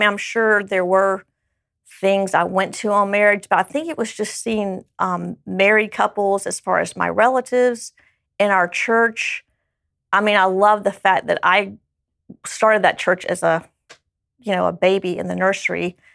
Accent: Georgia, United States; I grew up in South Georgia in a very traditional home. My parents were both school teachers. I have an older brother and a younger sister. And we have lived here in Northern Kentucky about 29

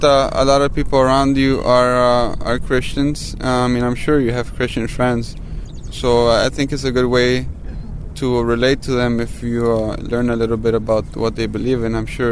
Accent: Nicaragua; now in United States; Nicaragua.

